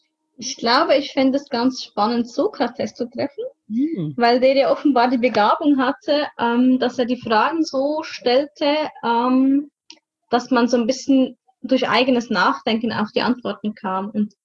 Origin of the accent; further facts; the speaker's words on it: Aargau, Switzerland; ich bin 34 Jahre alt. Ich komme aus der Schweiz, genauer aus dem Kanton Aargau im Norden der Schweiz.